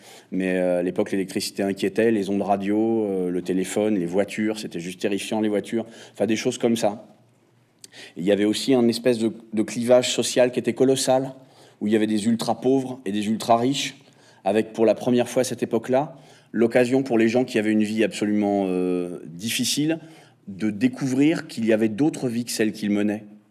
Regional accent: France; Moi, je suis français, je vis en région parisienne, je travaille depuis 35 ans, presque 40 ans dans le cinéma

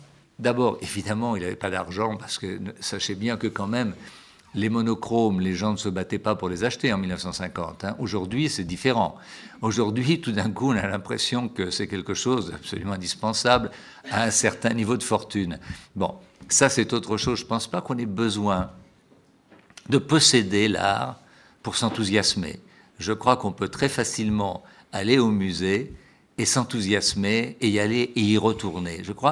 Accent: Rochefort-sur-Mer, Nouvelle-Aquitaine, France; Je crois que si dans ma ville natale, Rochefort-sur-Mer, en Charente-Maritime

